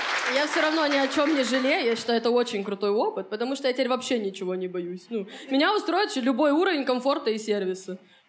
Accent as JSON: {"language": "Russian", "town": "Khabarovsk", "region": "Khabarovsk Krai", "country": "Russia", "lives_now": "Moscow, Russia", "said": "Я из Хабаровска, вот сейчас живу в Москве"}